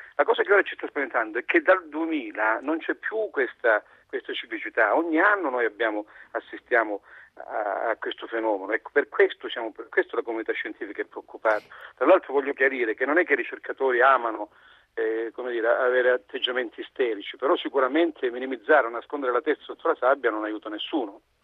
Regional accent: Calabria, Italy; io in questo momento sono in Calabria, perché sono calabrese

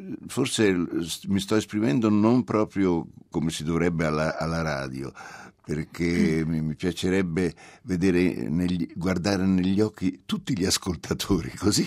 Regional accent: Florence, Tuscany, Italy; io sono fiorentino e che ho l'età che aveva esattamente Galileo quando ha dovuto fare la Briura

